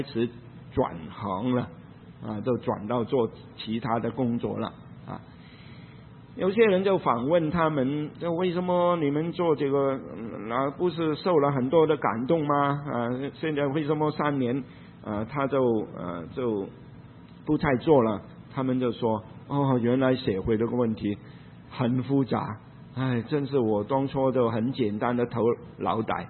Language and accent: Chinese; Hong Kong; 在我香港长大的时候